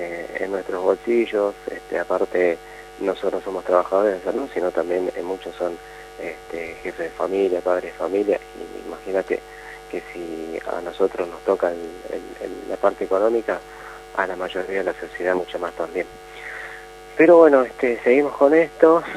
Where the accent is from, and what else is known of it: Argentina